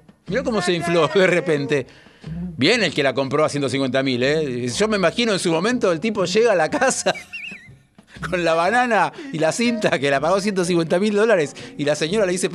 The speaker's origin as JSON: {"language": "Spanish", "country": "France", "second_language": "Spanish", "said": "Porque yo soy francés, pero del interior. Yo cuando voy a París enseguida se dan cuenta que no soy de ahí."}